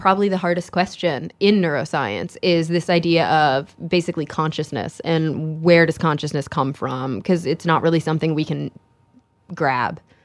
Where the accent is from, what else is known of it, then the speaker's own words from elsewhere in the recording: Texas, United States; moved away; also born or lived in New York City; I was really struggling in New York City. It was a really tough move for somebody who had been growing up in Texas.